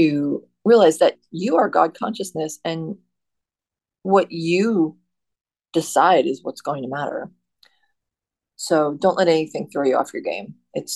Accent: New Jersey, United States; accent: Jersey; you can hear my Jersey accent coming through when I say water.

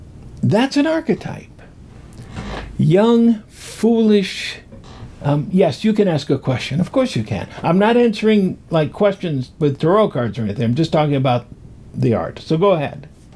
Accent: United States; I grew up in America. Been here over 70 years. I'm an old man.

